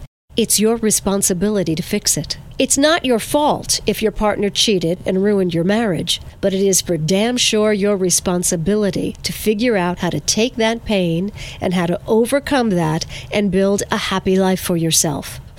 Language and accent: English; Verplanck, New York, United States; the Mount Carmel Food Pantry in my hometown of Verplanck.